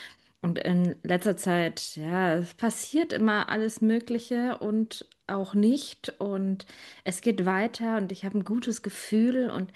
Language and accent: German; Braunschweig, Lower Saxony, Germany; hey, wir sind aus Braunschweig, wir geben jetzt kein Trinkgeld, gell?